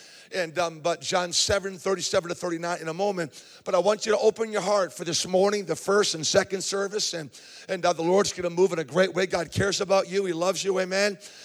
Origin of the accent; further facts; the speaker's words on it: West Springfield, Massachusetts, United States; And I'm from West Springfield, Massachusetts. And so it's always good to get home where I could talk about the Red Sox with pride.